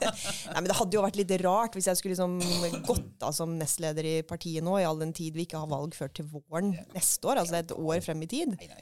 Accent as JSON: {"language": "Norwegian", "region": "Rogaland", "country": "Norway", "said": "for det hadde aldri vært nok hjemme I Rogaland. Og som Rogalands representant"}